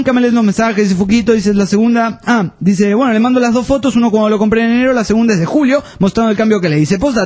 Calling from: Caracas, Capital District, Venezuela; de Caracas, Venezuela.

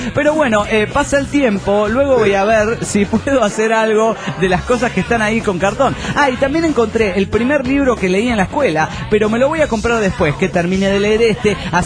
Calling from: La Paz, Baja California Sur, Mexico; Soy el … de La Paz, Baja California Sur.

